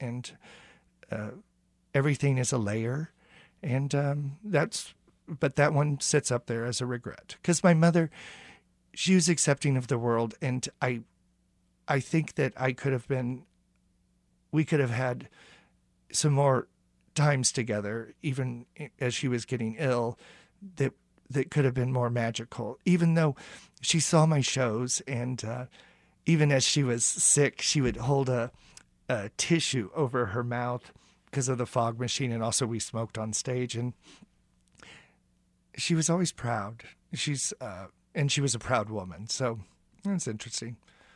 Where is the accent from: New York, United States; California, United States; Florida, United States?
California, United States; Growing up in California in the 70s, it was more, I'm not sure this is the right word, but it was more hippy-dippy.